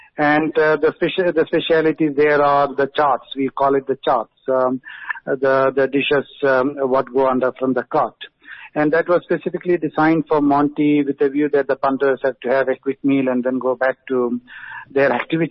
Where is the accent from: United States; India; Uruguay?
India; Kerala; Yeah, I am from Kerala. It is called Kerala, which means the land of coconuts, yeah.